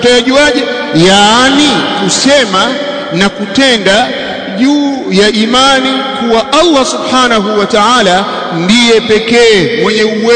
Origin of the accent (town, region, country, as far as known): Tanzania